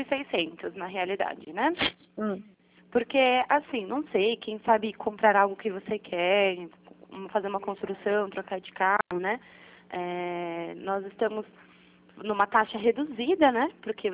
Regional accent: Jundiaí, São Paulo, Brazil; Aqui é 11. Eu sou de Jundiaí.

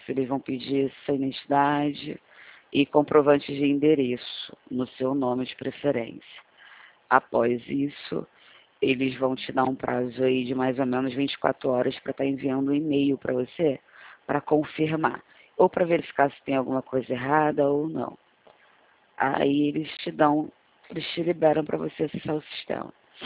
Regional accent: Rio de Janeiro, Brazil; accent: carioca; Na verdade, eu sou do Rio

